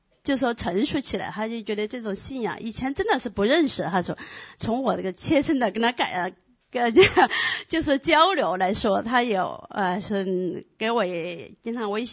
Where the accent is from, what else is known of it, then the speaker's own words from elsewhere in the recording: China; 因为说实在的，我们中国人真的还是很自我，觉得自己很自以为是